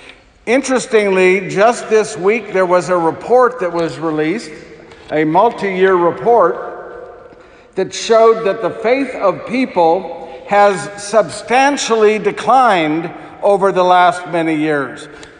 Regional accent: San Diego, California, United States; As Father said, I'm from San Diego.

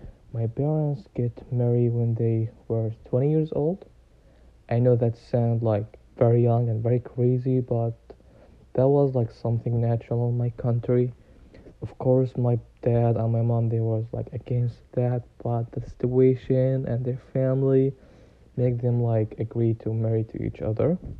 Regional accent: Gaza City, Gaza Strip, Palestine; Hey everyone … from Palestine. I was born in Gaza City in the south in October 2000.

